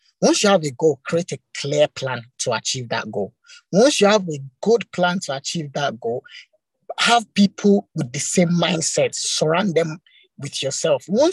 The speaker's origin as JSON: {"language": "English", "country": "Nigeria", "said": "sorry, I'm a Nigerian and African"}